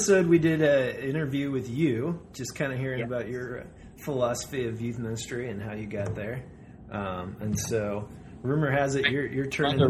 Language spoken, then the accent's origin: English; Colorado, United States; I grew up in Colorado, which is a lot more post-Christian, post-Christendom than a lot of places in the U.S.